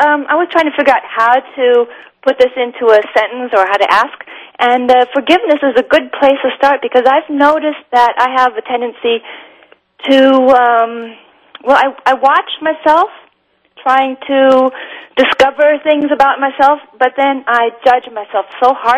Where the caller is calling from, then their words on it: Munich, Bavaria, Germany; English is a second language; I'm calling in from Munich in Germany.